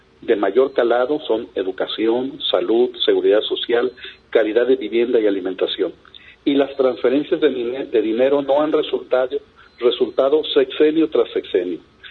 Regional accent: Mexico

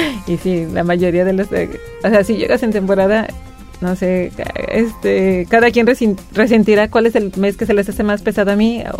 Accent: Guadalajara, Jalisco, Mexico; now in Puerto Vallarta, Mexico; yo soy originaria de Guadalajara. Claro que cuando estaba allá pues no le batallaba y a lo mejor a veces sí usaba crema, pero claro que llegué a Vallarta

